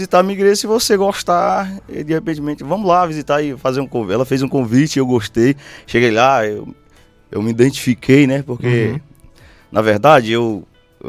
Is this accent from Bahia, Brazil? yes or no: no; Nova Russas, Ceará, Brazil; Sou de Nova Russas, a gente morava no interior, né? Aqui nas Pedras, vizinho ao Miguel Antônio. Em 93 a gente viemos para cá, para Nova Russas, e estamos aqui em Nova Russas desde 93, né? Morando aqui em Nova Russas mesmo.